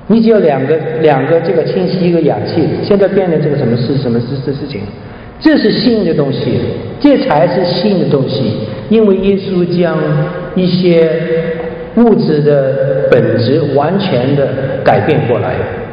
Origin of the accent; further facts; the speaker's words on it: Shanghai, China; 你看我在中国旅行，在上海，我是上海人啊